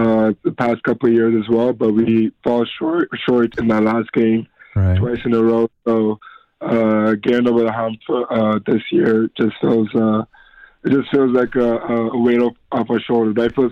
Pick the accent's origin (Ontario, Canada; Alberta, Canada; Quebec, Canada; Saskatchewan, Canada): Ontario, Canada; Toronto; now in United States; Yeah, I'm from Toronto, Canada